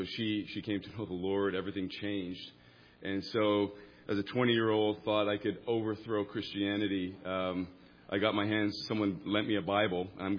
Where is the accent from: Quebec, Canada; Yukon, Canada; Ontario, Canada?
Ontario, Canada; Toronto; I grew up in Toronto, in Canada